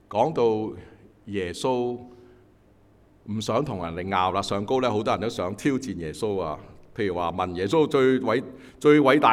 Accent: China; 跟我們中國人一樣，就不想被人知道的

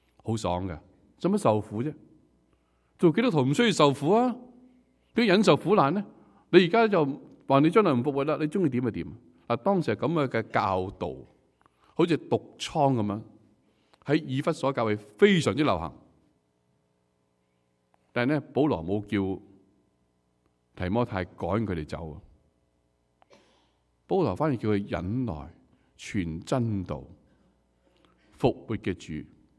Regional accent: China; 我们中国人都喜欢做 victim

